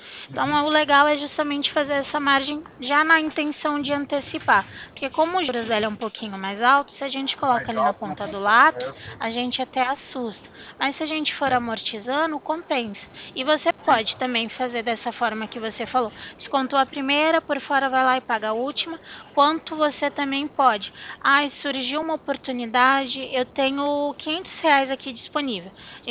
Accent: Limeira, São Paulo, Brazil; Eu sou aqui de Limeira, pertinho de Campinas.

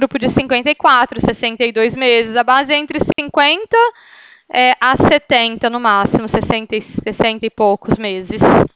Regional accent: Ribeirão Preto, São Paulo, Brazil; Eu sou de Ribeirão, estou aqui na Presidente Vargas.

